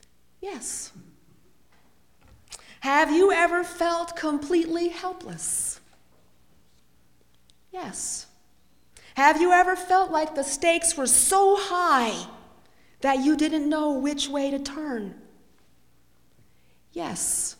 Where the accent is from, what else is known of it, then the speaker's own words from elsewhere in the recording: Canada; I'm from Canada, and I spent most of my graduate studies in Toronto.